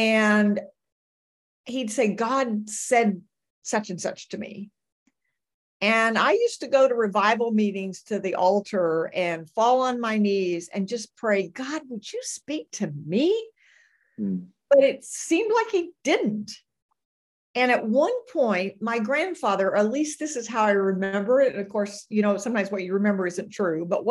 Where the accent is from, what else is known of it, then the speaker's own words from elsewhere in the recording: Nebraska, United States; But I grew up on a farm in Nebraska.